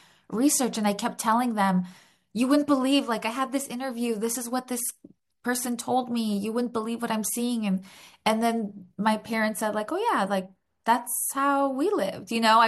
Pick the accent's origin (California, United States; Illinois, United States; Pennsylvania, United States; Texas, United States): California, United States; Los Angeles; I'm born and raised in Los Angeles, so I went to UCLA and then across town for my PhD at USC.